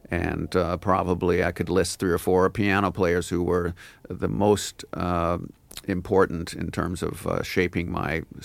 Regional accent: Indiana, United States; moved away as an adult; I grew up in Indiana, so there weren't a lot of jazz musicians around, and particularly not vibraphone players.

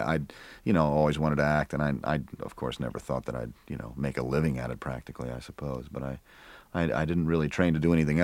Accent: New York, United States; Yeah, I grew up actually in Apple Orchards. Well, I had a house, but it was in Apple Orchards.

